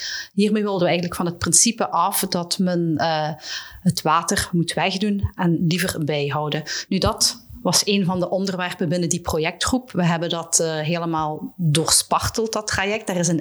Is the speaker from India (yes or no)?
no; Flanders, Belgium; En dat doen wij als Vlamingen te weinig.